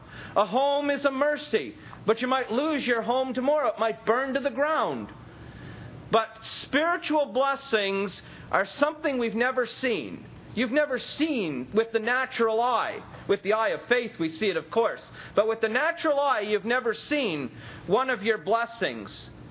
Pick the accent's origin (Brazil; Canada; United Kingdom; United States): Canada; I grew up in Canada, and growing up in the school system in Canada